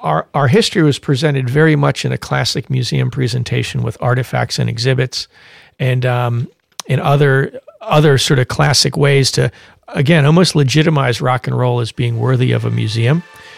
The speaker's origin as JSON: {"language": "English", "town": "Philadelphia", "region": "Pennsylvania", "country": "United States", "tie": "born or raised there", "said": "my hometown, Philadelphia, Pennsylvania"}